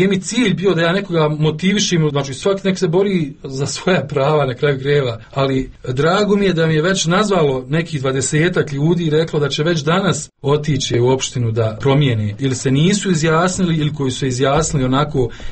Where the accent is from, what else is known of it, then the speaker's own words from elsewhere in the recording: Bosnia & Herzegovina; mi smo svi u kući Bosanci